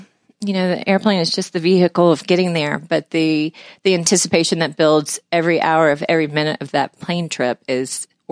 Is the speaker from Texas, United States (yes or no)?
yes; Houston, Texas, United States; I was born and raised in Houston, Texas.